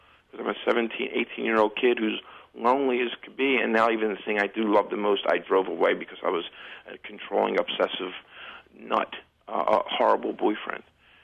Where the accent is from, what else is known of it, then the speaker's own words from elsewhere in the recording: Philadelphia, Pennsylvania, United States; I mean, I grew up in South Philly. I was actually like a star athlete in South Philly